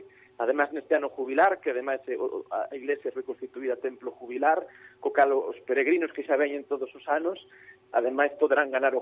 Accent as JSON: {"language": "Galician", "town": "Castro de Riberas de Lea", "region": "Galicia", "country": "Spain", "said": "eu que son de Castro de Riberas de Lea, recordo desde neno ir con meus pais a Festa dos Milagros."}